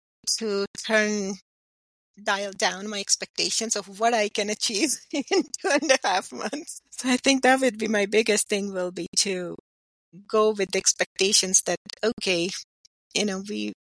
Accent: India; moved away as an adult; although I'm from India, I did my higher education in India, where it's a somewhat similar culture. But I've been here for 20 years

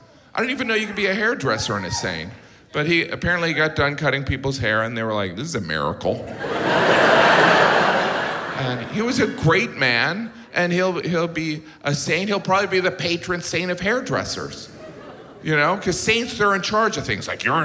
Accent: Italy; Can someone remind God I'm from Italy?

